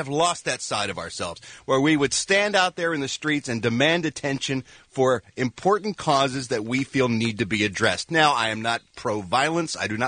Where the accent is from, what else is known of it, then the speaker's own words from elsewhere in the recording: United States; I think that's an awesome part of being an American and an awesome part of this country.